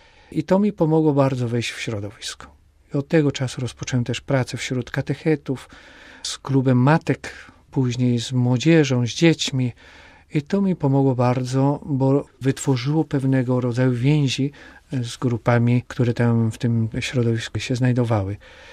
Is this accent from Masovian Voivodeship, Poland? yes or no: no; Bąszynki, Lubusz Voivodeship, Poland; Ja pochodzę z parafii z Bąszynek. To jest diecezja zielonogórsko-gorzowska.